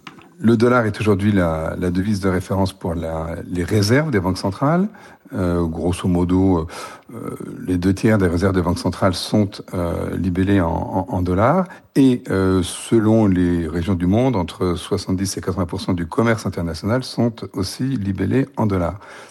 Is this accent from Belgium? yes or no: no; France